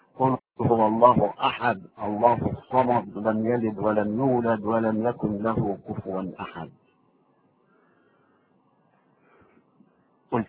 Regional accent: Egypt; أنا ابن مصر

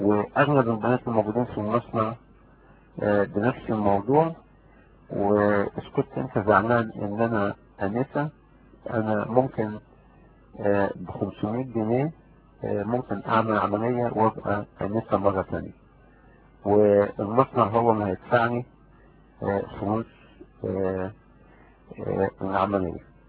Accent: Egypt; moved away; وكمان انا هربان من مصر وكده

